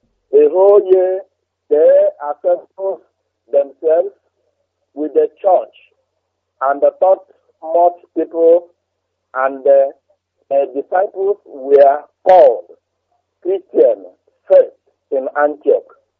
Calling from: Nigeria; I'm calling from the Zoological Republic of Nigeria, precisely Kanu.

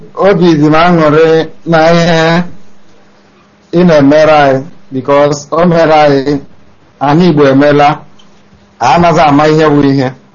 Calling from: Dakar, Senegal; I'm calling from Dakar, Senegal.

